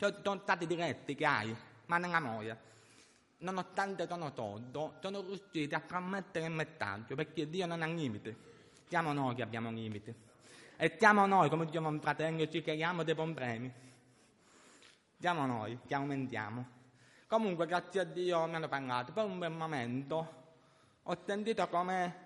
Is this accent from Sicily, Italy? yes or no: yes; Termini Imerese, Sicily, Italy; Perché nell'81, nel mio paese, io vengo da Termini Imerese, provincia Palermo.